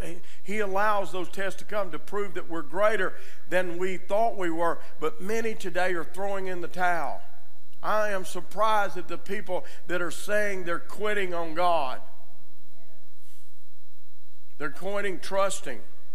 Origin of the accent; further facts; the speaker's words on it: Arkansas, United States; But I'm from Arkansas. Anybody here from Arkansas?